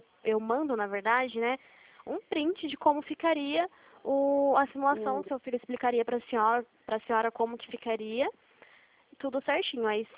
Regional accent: São Paulo, Brazil; Eu sou aqui de São Paulo.

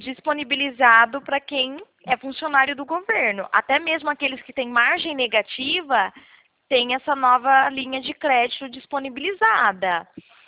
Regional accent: São Paulo, Brazil; sou do interior de São Paulo.

